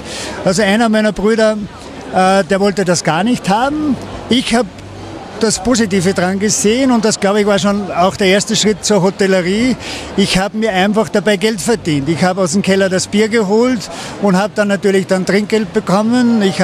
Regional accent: Salzkammergut, Austria; Ja, ich komme aus dem Salzkammergut

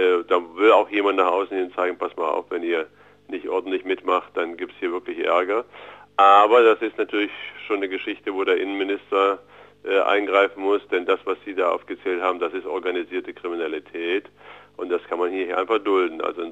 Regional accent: Erfurt, Thuringia, Germany; auch wenn wir als Erfurter uns einbilden, wir seien bedeutend und groß.

